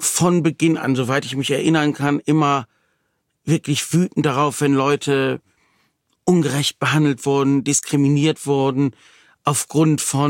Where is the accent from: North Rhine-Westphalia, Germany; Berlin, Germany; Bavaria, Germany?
North Rhine-Westphalia, Germany; Wuppertal; Ich komme aus Wuppertal, bin da auch geboren, lebe